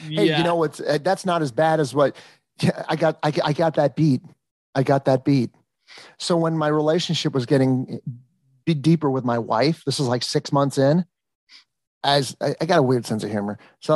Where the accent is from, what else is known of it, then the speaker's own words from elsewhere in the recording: Encino, California, United States; born there; I was born in Encino, but I'm an 80s child.